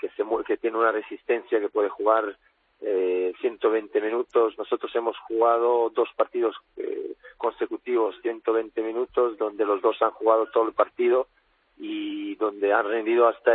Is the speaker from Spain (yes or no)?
yes; Spain; España es mi país, es donde vive donde nacieron mis hijos y donde sigue viviendo mi familia, mi mujer y mis hijos.